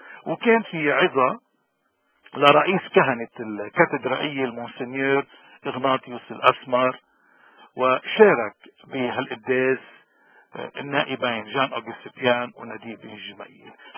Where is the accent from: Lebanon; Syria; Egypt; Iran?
Lebanon; كلبنانيين نحن اليوم بلدنا عم بمر بظروف كتير صعبة.